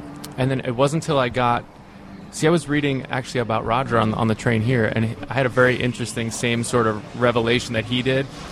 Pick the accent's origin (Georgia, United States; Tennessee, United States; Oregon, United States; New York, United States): New York, United States; also born or lived in Connecticut; Well, I grew up in New York and Connecticut